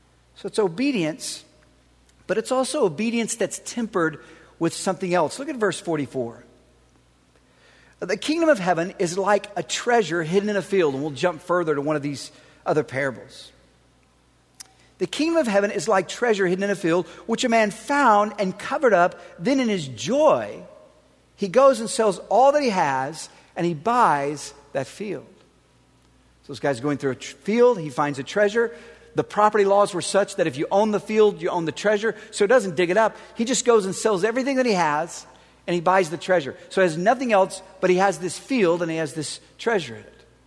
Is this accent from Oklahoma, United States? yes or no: yes; Oklahoma, United States; now in Texas, United States; for those of us who live in Oklahoma or Texas like me, I grew up in Oklahoma